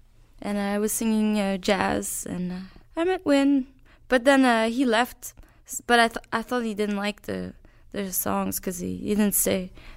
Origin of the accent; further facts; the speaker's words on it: Quebec, Canada; I grew up in Quebec, and really I didn't know much about Texas.